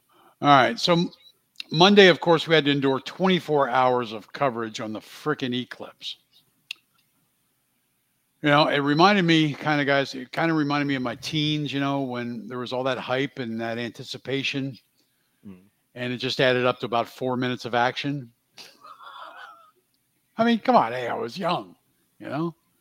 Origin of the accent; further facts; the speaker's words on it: Pennsylvania, United States; I'm from Pennsylvania, in case you didn't know, people.